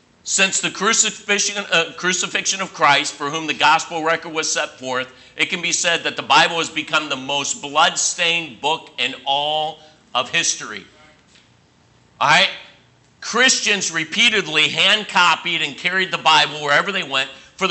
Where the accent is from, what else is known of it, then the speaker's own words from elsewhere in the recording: Cleveland, Ohio, United States; like me, I grew up in Cleveland, Ohio. So if you grew up with a gun in Cleveland, Ohio, you were a gangster, all right, or a thug, all right?